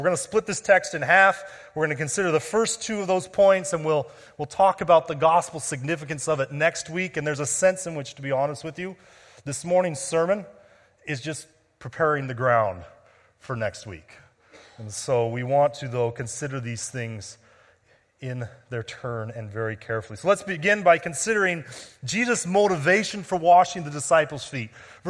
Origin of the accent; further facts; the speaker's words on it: United States; now in Canada; There are times, as an American living in Canada, that I feel like a fish out of water.